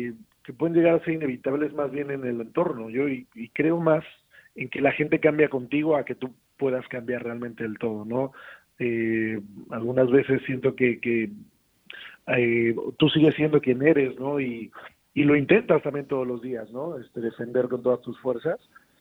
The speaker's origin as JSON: {"language": "Spanish", "region": "Tlaxcala", "country": "Mexico", "said": "Mira, yo soy Tlaxcala. Tlaxcala es la provincia más pequeñita de todo México."}